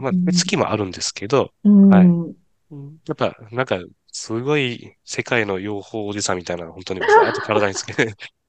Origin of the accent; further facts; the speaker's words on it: Fukuoka, Japan; 福岡出身で開業医の後継ぎ辞めて